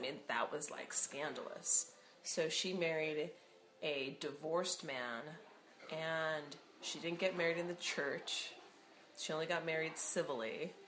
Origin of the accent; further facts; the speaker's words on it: United States; And we were raised here in the United States.